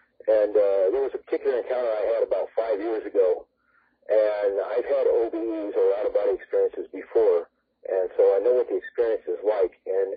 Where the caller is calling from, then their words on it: Arizona, United States; I'm calling from Arizona.